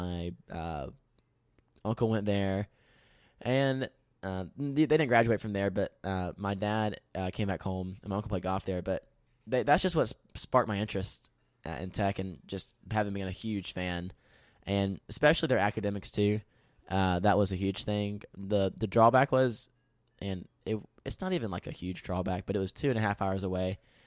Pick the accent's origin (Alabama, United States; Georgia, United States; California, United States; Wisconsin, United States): Georgia, United States; Even though I'm from South Georgia, I mean, I like the change.